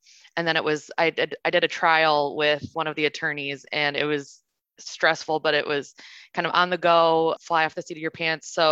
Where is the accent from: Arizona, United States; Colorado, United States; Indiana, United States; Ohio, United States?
Indiana, United States; Yeah, so I am originally from Northwest Indiana.